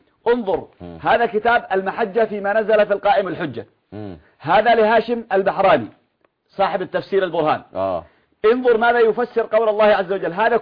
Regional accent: Yemen; وعندنا في اليمن

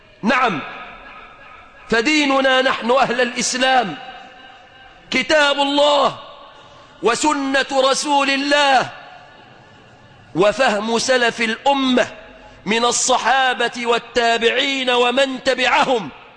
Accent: Egypt; بلادنا مصر

